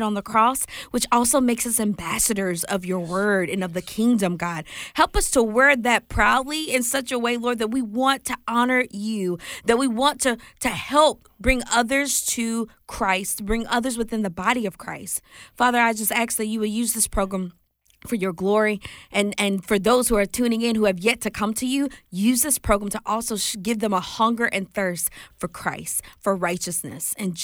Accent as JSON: {"language": "English", "region": "Mississippi", "country": "United States", "said": "And I'm from Mississippi. You know, we were always known as the hospitality state."}